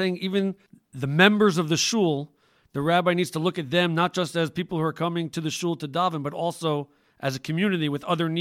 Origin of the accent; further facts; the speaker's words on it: United States; moved away as an adult; So I grew up in the United States and also moved here about 25 years ago